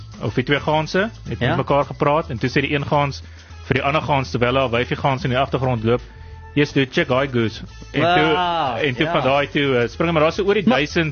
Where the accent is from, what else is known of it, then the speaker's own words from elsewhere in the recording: Bredasdorp, Western Cape, South Africa; born there; Bredasdorp. Weet jy of jy weet waar dit is? Ek dink daar waar die map nog nie woorde op het nie.